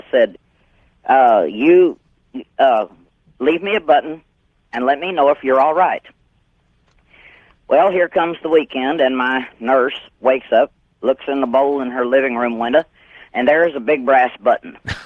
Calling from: San Antonio, Texas, United States; from San Antonio, Texas.

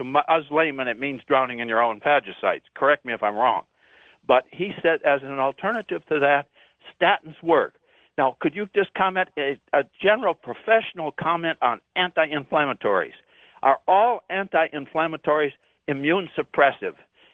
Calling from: Minneapolis, Minnesota, United States; I'm calling from Minneapolis

